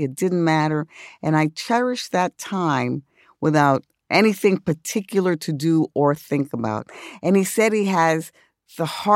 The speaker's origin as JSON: {"language": "English", "town": "New York City", "region": "New York", "country": "United States", "tie": "born or raised there", "said": "I grew up in the South Bronx. I was born in Bellevue Hospital and lived on First Avenue for a very little while and then moved to 3858 Third Avenue when the Third Avenue elevated train was still up"}